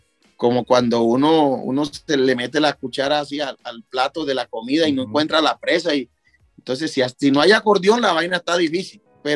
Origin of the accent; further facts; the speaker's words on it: Montería, Córdoba, Colombia; Yo soy de Montería, de Córdoba.